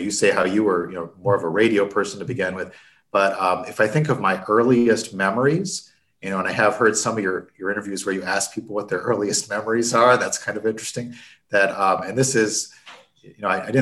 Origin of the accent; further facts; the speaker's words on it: Connecticut, United States; So basically, I grew up in Connecticut, in a suburb of New York, and my father initially, you know, commuted to the city.